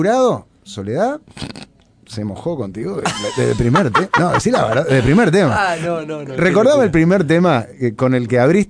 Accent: Uruguay; soy uruguayo

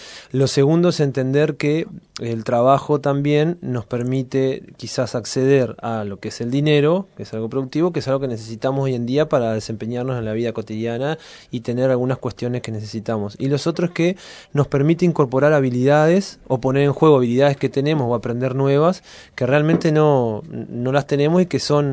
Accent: Fray Bentos, Río Negro, Uruguay; yo soy de Fray Bentos, ¿no?

